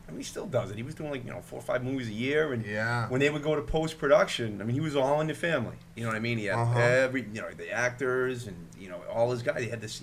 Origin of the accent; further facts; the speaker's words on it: Sweden; I'm from Sweden.